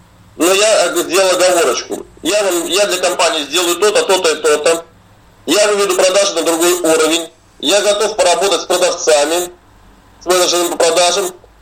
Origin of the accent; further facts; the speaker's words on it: Moscow, Russia; Я из Москвы.